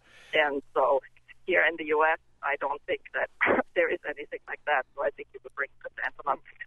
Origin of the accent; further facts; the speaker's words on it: Germany; now in Painesville, United States; I came from Germany a long time ago